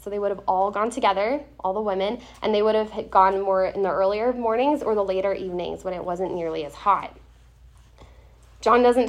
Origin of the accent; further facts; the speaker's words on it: California, United States; So I'm from Southern California, so when we moved here, I was really surprised to find that the hottest time of day was like 4 or 5 o'clock.